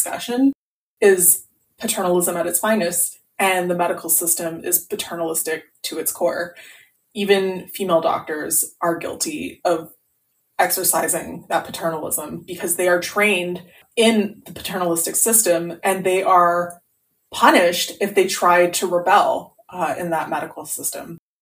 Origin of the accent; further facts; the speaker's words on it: Quebec, Canada; You know, I'm from Quebec. I'm from a place where there are almost no family doctors, it seems.